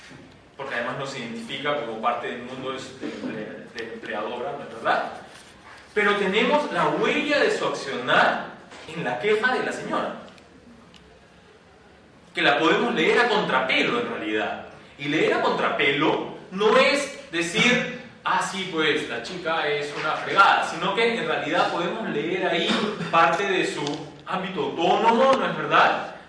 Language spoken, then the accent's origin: Spanish; Lima, Peru; como limeño del siglo XX-XXI, estoy como acostumbrado a las rejas. Todos vivimos entre rejas en esta ciudad, ¿no es verdad?